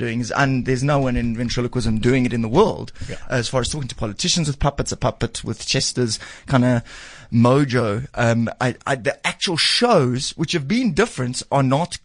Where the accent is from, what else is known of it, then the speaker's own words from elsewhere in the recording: South Africa; Yes, no, I'm just South African guy.